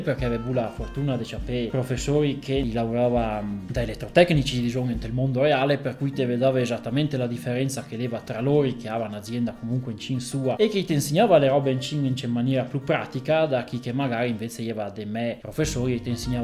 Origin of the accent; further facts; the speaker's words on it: Arabba, Veneto, Italy; sono da Reba